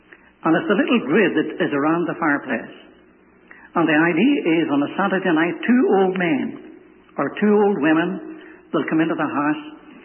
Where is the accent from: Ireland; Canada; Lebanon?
Ireland; Well, I must confess that I'm an Irishman.